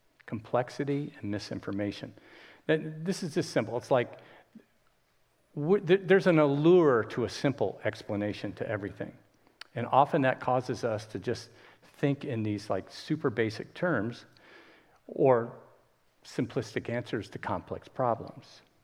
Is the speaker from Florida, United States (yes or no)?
yes; Miami, Florida, United States; moved away as an adult; also born or lived in Holland, Michigan; I grew up in Miami, and it was disco days then. And so I moved to Michigan, the Midwest, small town in Holland, Michigan, and I had clogs.